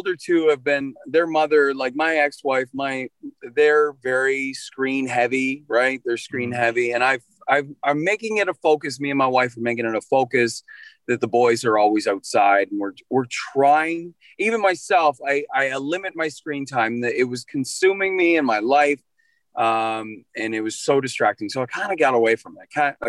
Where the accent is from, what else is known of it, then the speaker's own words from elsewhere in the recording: New Brunswick, Canada; I'm from New Brunswick, Canada. So if you look on a map, I'm right on the end. I'm close to the Atlantic Ocean. And it's a small province. There's not even a million people.